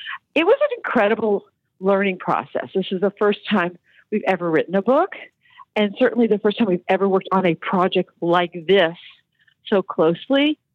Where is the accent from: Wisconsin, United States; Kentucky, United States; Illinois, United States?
Kentucky, United States; Ashland; Yeah, I'm a small-town girl. I grew up in Ashland, Kentucky. It's a small-town in eastern Kentucky.